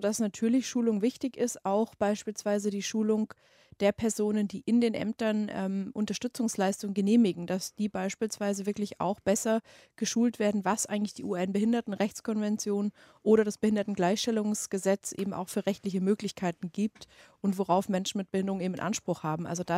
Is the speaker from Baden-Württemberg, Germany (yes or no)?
yes; Baden-Württemberg, Germany; born there; weil ich wohne selber in Bayern und komme ja aber gebürtig aus Baden-Württemberg